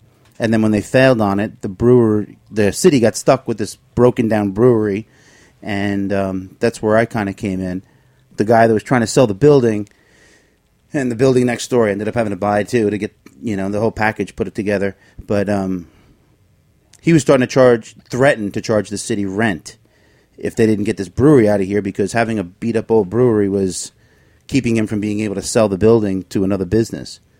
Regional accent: Long Island, New York, United States; No, I'm originally from Long Island.

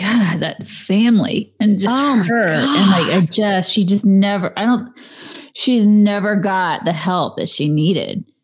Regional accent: Atlanta, Georgia, United States; I grew up in Atlanta, so did your husband.

